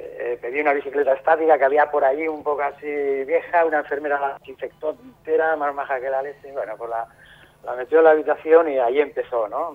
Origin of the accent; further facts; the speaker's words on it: Eibar, Basque Country, Spain; accent: Basque; now in Fortuna, Spain; soy de Eibar.